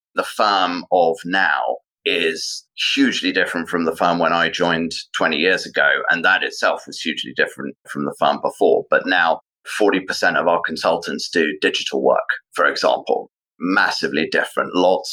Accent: London, United Kingdom; I was born and raised in London. I was the son of first generation immigrants from Baghdad, Iraq, both sides of my family, and they fled and eventually found their way to the UK, where … was born.

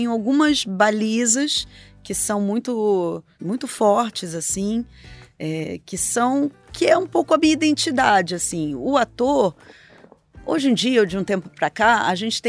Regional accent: Niterói, Rio de Janeiro, Brazil; Eu sou nascida e criada em Niterói.

